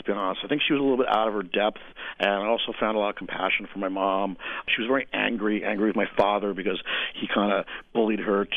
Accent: New Jersey, United States; Growing up in the 70s, I mean, it was such a wide open time to grow up. I was just laughing, you know, the other night how easy it was to get liquor when you were a kid in New Jersey.

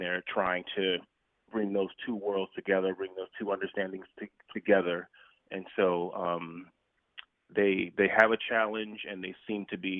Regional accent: Miami, Florida, United States; I'm originally from Miami, and she's out of San Francisco, but she was here.

